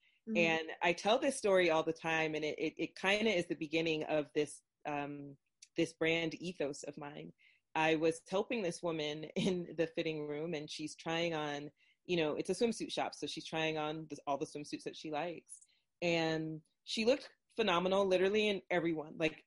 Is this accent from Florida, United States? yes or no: yes; Florida, United States; I grew up in Florida. I'm Jamaican, and I come from tropical places.